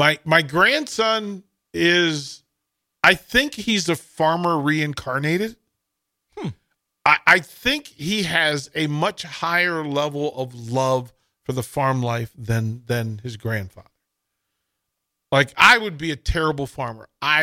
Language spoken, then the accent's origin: English; Washington, District of Columbia, United States; Now, remember, and I'll say this, the National Zoo is in my hometown. The National Zoo is in my hometown.